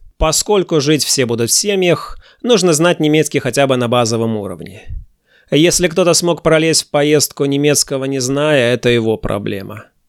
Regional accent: Mogilev Region, Belarus; мы, человек 15 из Могилевской области, поехали в город Дельменхорст, неподалеку от Бремена.

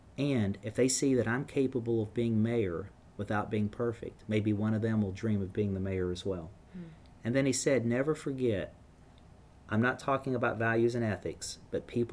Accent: West Virginia, United States; but I'm from West Virginia, and we don't wear shoes, so that solved that problem.

